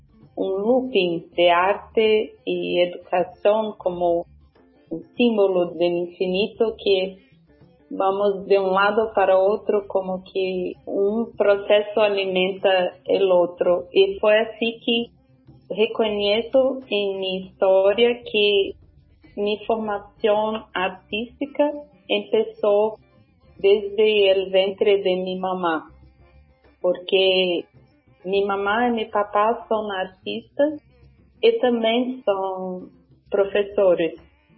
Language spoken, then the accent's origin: Spanish; Belo Horizonte, Minas Gerais, Brazil; Spanish is a second language; now in Guarapari, Brazil; pero soy de Belo Horizonte, que es otro sitio de Brasil.